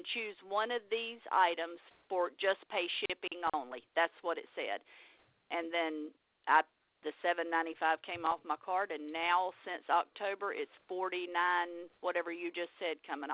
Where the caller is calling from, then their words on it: North Carolina, United States; Hey, I'm calling from North Carolina